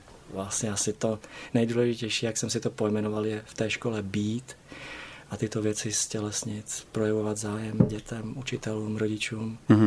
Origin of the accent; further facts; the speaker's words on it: Slovakia; now in Prague, Czechia; No a nastoupil jsem vlastně jako pastor na Slovensku, protože jsem rodem Slovák.